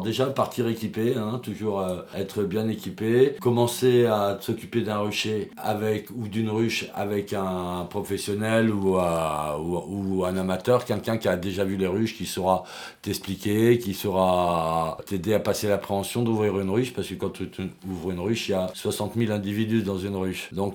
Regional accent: Centre-Val de Loire, France; born there; moved away as an adult; now in Toulouse, France; je suis toulousain, j'ai 50 ans cette année et je suis né en Touraine, je suis arrivé à Toulouse à l'âge de 25 ans.

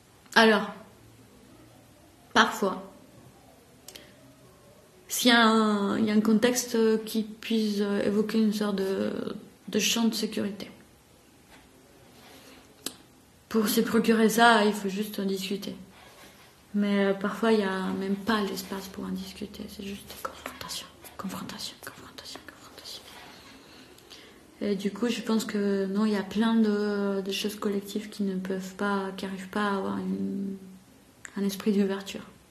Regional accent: Bogotá, Colombia; now in France; j'ai 32 ans, bientôt 33. Je suis née et grandie en Colombie, dans la capitale, Bogota.

